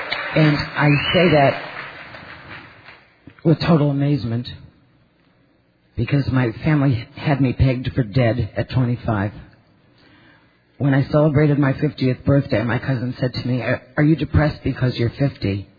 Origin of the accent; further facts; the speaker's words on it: Miami, Florida, United States; I'm from Miami, Florida.